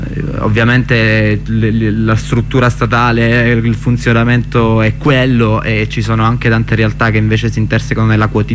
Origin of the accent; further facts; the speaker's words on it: Catania, Sicily, Italy; Sì, è un clima nazionale, lo dico da catanese.